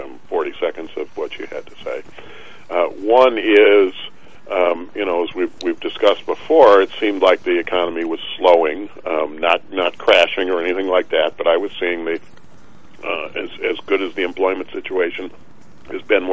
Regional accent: Mississippi, United States; we had the traditional, I'm from Mississippi, Thanksgiving dinner

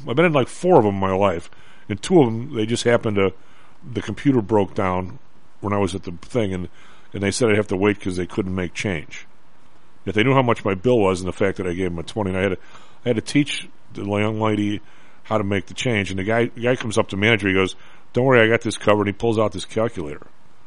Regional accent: Evergreen Park, Illinois, United States; I mean, I'm up on this because we grew up in Evergreen Park

